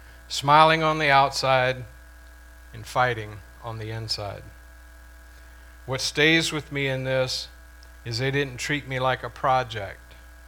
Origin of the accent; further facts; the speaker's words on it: Louisiana, United States; I was raised Catholic in South Louisiana and I always believed in God, but I didn't truly know Him.